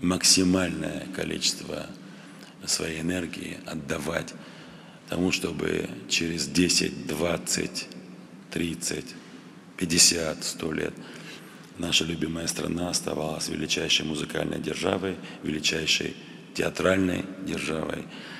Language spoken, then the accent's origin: Russian; Vladikavkaz, North Ossetia–Alania, Russia; Я был недавно у себя на родине, в Владикавказе, и увидел, как моя республика